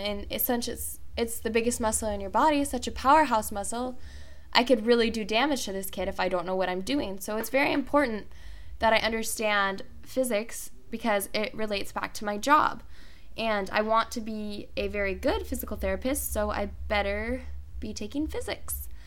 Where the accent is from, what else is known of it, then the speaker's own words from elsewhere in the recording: Irvine, California, United States; I am from Orange County, Irvine to be exact. I've lived in Irvine my entire life, so when I came to college, it was a big adjustment.